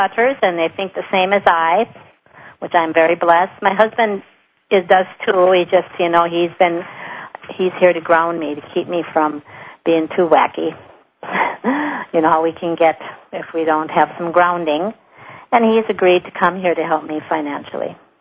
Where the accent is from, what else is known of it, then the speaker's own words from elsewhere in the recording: Minnesota, United States; from Northwest Minnesota.